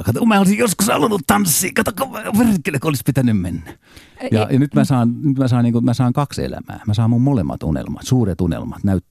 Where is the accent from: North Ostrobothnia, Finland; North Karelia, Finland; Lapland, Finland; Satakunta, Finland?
Satakunta, Finland; Pori; born there; Mä olen syntynyt Porissa, Jaakontiellä. Se on Jaakontie, on Porin lentokentän kiitotien jatkeella, eli siinä kiitotien suoraan siinä vieressä.